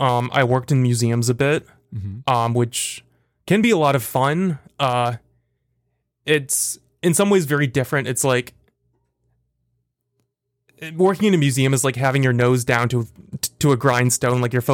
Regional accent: Bloomington, Indiana, United States; So I grew up in Bloomington. That's where it starts.

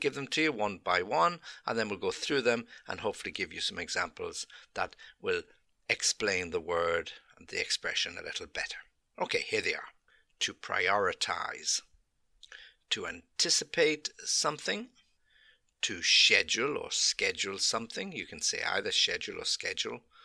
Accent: England, United Kingdom; As an Englishman, time is very important.

